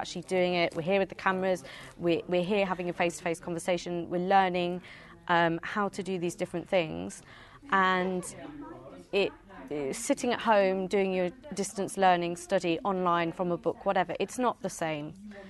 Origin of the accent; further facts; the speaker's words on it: Leicester, East Midlands, United Kingdom; I'm from Leicester.